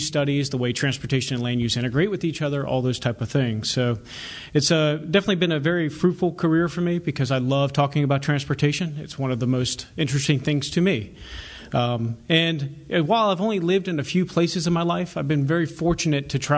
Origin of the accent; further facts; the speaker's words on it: Hanover, Virginia, United States; I was raised here in Virginia. I claim Hanover as my home. That's where I came into adulthood